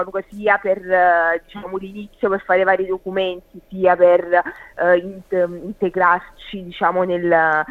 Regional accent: Naples, Campania, Italy; now in Australia; da buona napoletana ovviamente non sono ancora molto mattiniera come gli australiani.

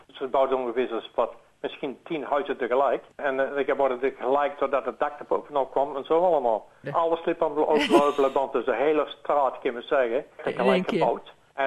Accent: Breda, North Brabant, Netherlands; moved away; Dus we komen van Breda uit zoiets naar dit, dus voor ons

